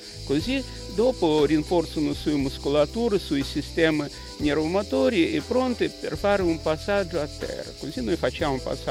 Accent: Russia; Italian is a second language; moved away as an adult; now in Italy; Io vengo dalla Russia, così venuto qua in Italia tanti anni fa, prima volta venuto nel 1990

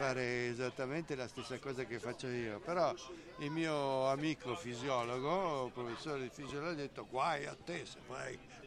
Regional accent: Ancona, Marche, Italy; Però sono marchigiano, sono nativo di Ancona.

